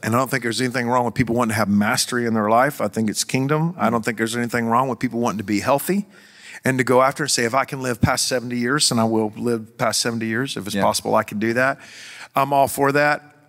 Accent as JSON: {"language": "English", "town": "Joshua", "region": "Texas", "country": "United States", "said": "Mystery of the Sphinx solved, and I'm from Joshua, Texas."}